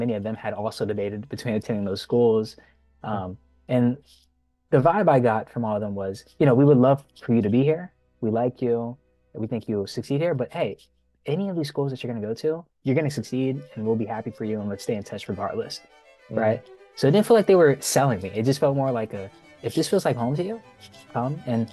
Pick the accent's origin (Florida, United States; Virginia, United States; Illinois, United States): Virginia, United States; Maybe it's because I'm from Virginia and that's home to me.